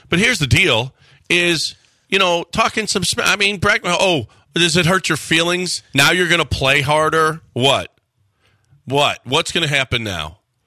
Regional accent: Dominican Republic; I'm from the Dominican. We ain't about that.

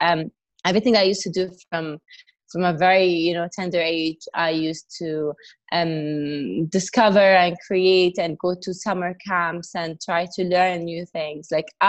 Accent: Sharjah, United Arab Emirates; I'm from Sharjah, the UAE

